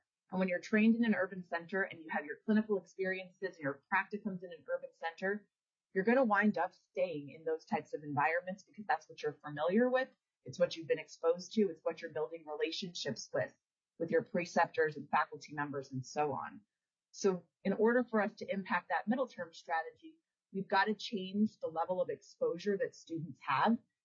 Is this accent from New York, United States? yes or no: yes; New York City, New York, United States; born there; accent: New York; now in Alaska, United States; I was born in the Bronx, New York. My dad's an immigrant from Italy. My mom is straight up New Yorker. You might even hear it come through in my accent from time to time, although I've gotten away from that.